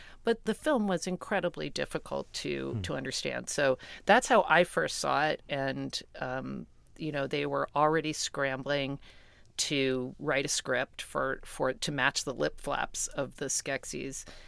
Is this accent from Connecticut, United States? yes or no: yes; Greenwich, Connecticut, United States; We were growing up in Greenwich, Connecticut, which was at the time a pretty conservative place where a lot of people's parents were bankers